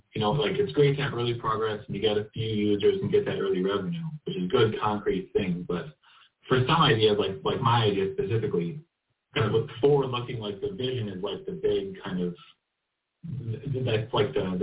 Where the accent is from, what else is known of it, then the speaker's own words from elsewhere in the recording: Minneapolis, Minnesota, United States; Yeah. So I'm from Minneapolis, Minnesota.